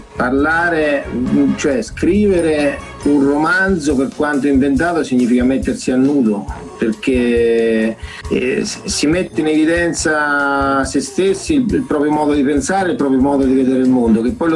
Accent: Todi, Umbria, Italy; also born or lived in Assisi; Io pensavo di tornare dove ero cresciuto da ragazzo, qui a Todi

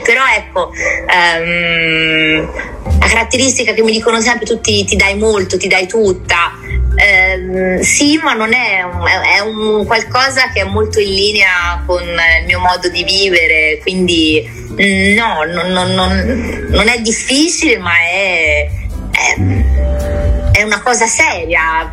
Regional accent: Campi Bisenzio, Tuscany, Italy; mi porto dietro da quando sono appunto cresciuta a Campi Bisenzio, quindi per sempre sarò una paesana, una provinciale

